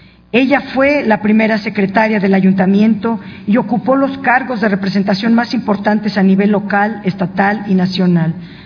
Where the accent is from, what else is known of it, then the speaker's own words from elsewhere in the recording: Guanajuato, Mexico; al participar en mi tierra, Guanajuato, en las mismas épocas